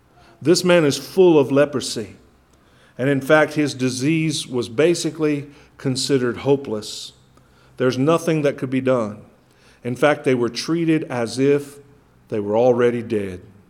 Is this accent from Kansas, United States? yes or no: yes; Kansas, United States; And I grew up in Kansas and I say you guys. I still say y'all once in a while, but that's because I've been in Texas for a long time.